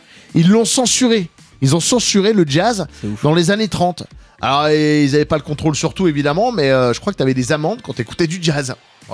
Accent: Grand Est, France; Alors, c'est très bien parce que, en général, les jobs de rêve, ils sont pas chez nous en Alsace, là.

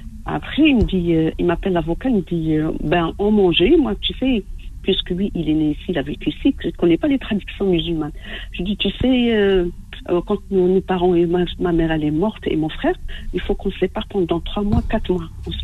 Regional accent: Oran, Oran Province, Algeria; Parce que ils sont de Bethna et moi je suis d'Oran.

